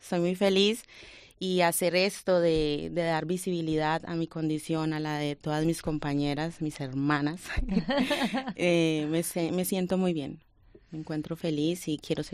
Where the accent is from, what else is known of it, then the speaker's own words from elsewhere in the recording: Colombia; moved away; Yo soy colombiana, llegué de Colombia en el 2001